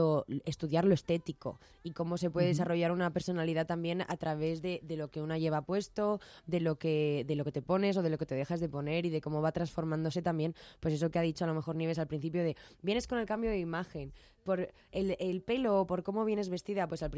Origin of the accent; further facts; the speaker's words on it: Madrid, Community of Madrid, Spain; Yo soy muy madrileña en ese sentido